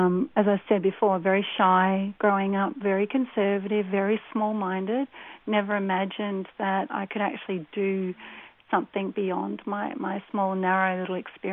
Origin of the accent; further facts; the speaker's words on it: Melbourne, Victoria, Australia; Beautiful Melbourne.